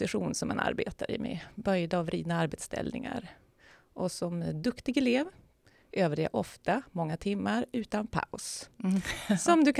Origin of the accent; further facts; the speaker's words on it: Umeå, Västerbotten County, Sweden; born there; Jag är född i Umeå och började redan som 4-åring spela fiol.